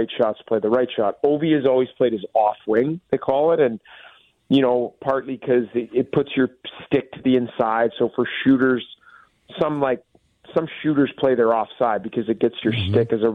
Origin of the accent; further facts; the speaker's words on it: Canada; Growing up in Canada